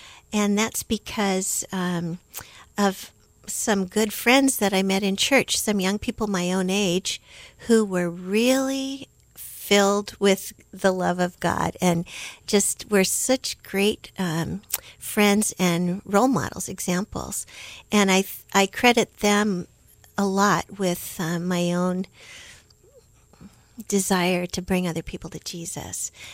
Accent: San Jose, California, United States; born there; also born or lived in Texas / Virginia / Guam / Nebraska; Well, I was born in San Jose, California. And then, as you mentioned, my dad was in the Air Force. So we moved a lot. I lived in many different places. Texas, Virginia, Guam, Nebraska, lots of different places, but ended up back in San Jose just in time to start college.

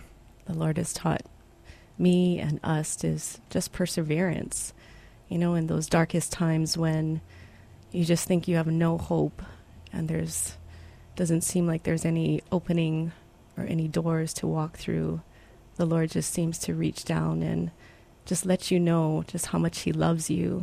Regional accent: Honolulu, Hawaii, United States; Well, I grew up in Hawaii Kai, and I went to MidPac, graduated in 86

